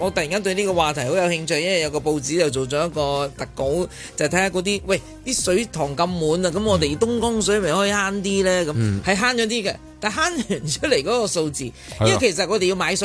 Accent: Guangdong, China; 如果用我哋广东人好中意用，哇，水头好充足啊！

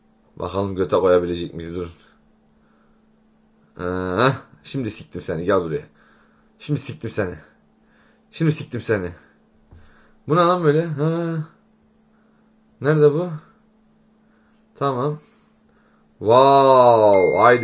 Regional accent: Yozgat, Turkey; Ben Yozgatlıyım

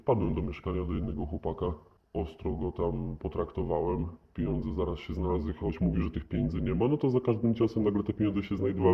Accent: western Poland, Poland; Pochodzę z dużego miasta na zachodzie Polski.

